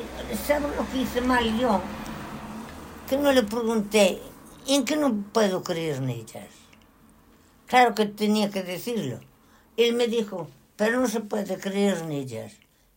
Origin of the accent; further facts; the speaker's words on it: Pereiro, Spain; Sí, yo me crié en España, hija.